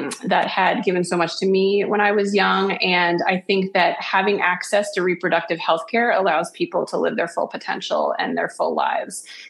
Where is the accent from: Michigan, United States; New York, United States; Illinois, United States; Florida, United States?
Florida, United States; My home state where I'm from in Florida, there's a Proposition 4